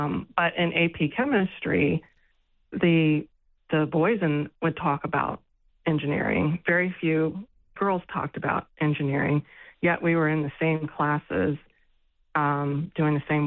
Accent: London, United Kingdom; My parents graduated from there. I grew up in South London.

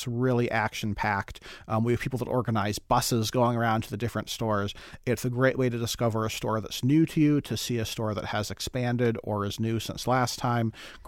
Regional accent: Ohio, United States; growing up in Ohio, you really can't help but have a fondness for libraries

